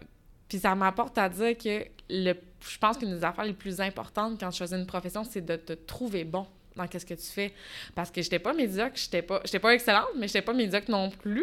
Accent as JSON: {"language": "French", "town": "Trois-Rivières", "region": "Quebec", "country": "Canada", "said": "Moi, je viens de Trois-Rivières."}